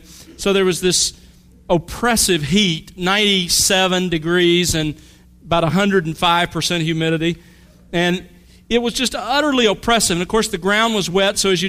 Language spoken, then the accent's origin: English; Mobile, Alabama, United States; born or raised there